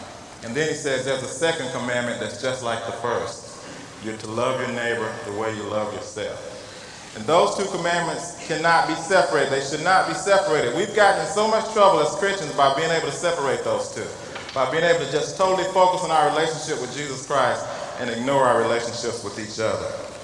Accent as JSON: {"language": "English", "region": "Mississippi", "country": "United States", "tie": "born or raised there", "said": "You know, I grew up in Mississippi in the 60s."}